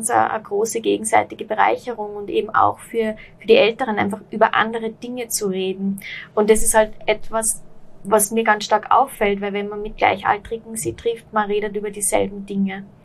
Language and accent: German; Linz, Upper Austria, Austria; moved away as an adult; now in Vienna, Austria; ich komme ursprünglich aus Linz, lebe aber schon jahrelang in Wien und bin eben zu meinem Studium nach Wien gekommen